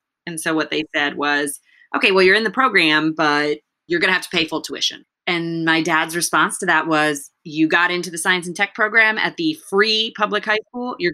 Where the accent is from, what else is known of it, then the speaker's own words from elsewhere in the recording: United States; born there; would always remind me that I had ability and that I could do more because I understood English and I was born in the United States.